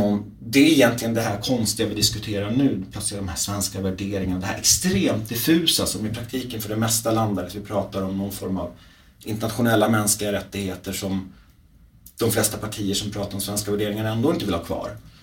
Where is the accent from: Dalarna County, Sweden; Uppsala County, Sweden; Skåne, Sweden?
Uppsala County, Sweden; Uppsala; vi skulle ut från Stockholm och tillbaka till Uppsala där jag växte upp.